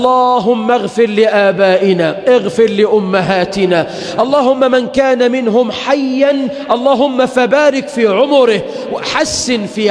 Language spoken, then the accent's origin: Arabic; Egypt